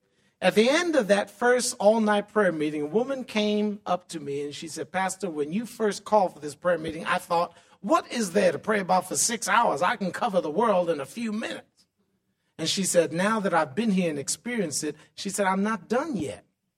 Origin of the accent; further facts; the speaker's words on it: New York City, New York, United States; I remember those prayer warriors at the churches that I would frequent when I was growing up in New York City.